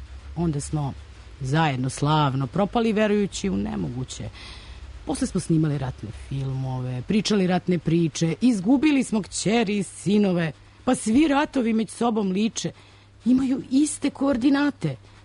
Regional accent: Belgrade, Serbia; Ona se održavala u noći muzeja, kad je kod nas u Beogradu bila noć muzeja

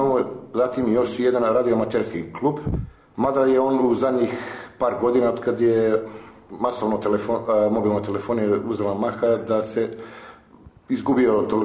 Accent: North Macedonia; to se na republičkom nivou dole kod nas u Makedoniji

